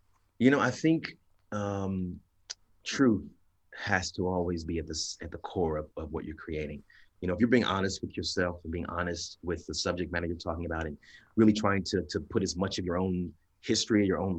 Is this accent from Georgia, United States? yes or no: no; Indiana, United States; But, you know, growing up in Indiana, you can't help but be influenced